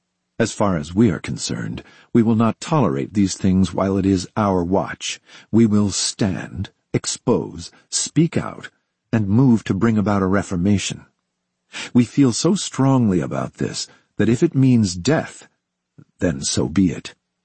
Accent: South Africa; I come from South Africa, and I always knew something was wrong.

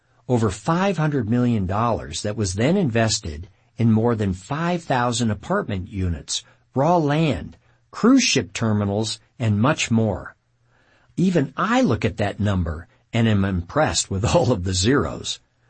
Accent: Edmonton, Alberta, Canada; entrepreneurs from my hometown of Edmonton in Canada.

